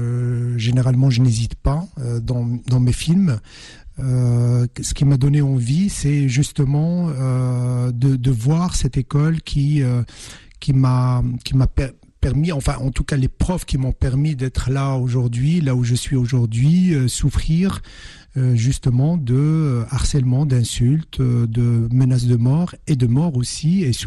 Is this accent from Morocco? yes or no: yes; Morocco; je ne suis pas suédois, je suis d'origine marocaine, je suis marocain.